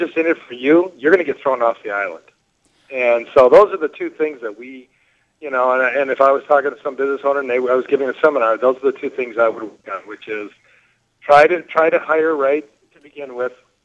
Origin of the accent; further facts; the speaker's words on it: Wisconsin, United States; born there; now in Iowa, United States; I guess I could be really nice and say I was born in Wisconsin. I'm an Iowan by choice, but I really love Iowa and I love Iowans.